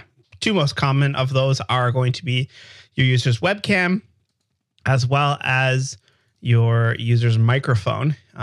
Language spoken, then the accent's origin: English; Canada; I'm a developer from Canada.